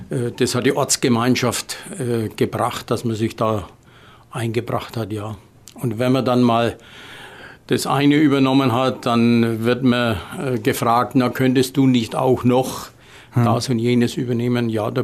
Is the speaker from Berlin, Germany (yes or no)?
no; Bavaria, Germany; Ja, zunächst einmal die Mundart, dann denke ich auch die Offenheit, die Weltoffenheit, die ist uns Franken durch die geschichtliche Entwicklung vielleicht fällt uns etwas leichter wie dem Oberbayern.